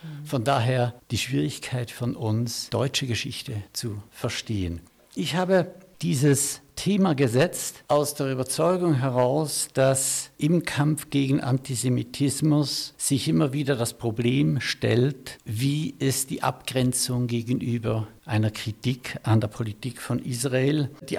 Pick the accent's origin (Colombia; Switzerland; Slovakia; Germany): Switzerland; Ich spreche hier als Schweizer.